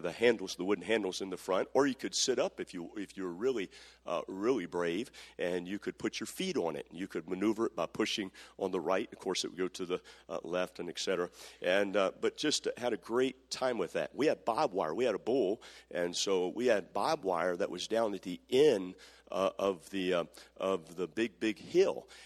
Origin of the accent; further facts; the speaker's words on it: Northeast, United States; And I grew up in the Northeast, and so I had my own little wooden sled.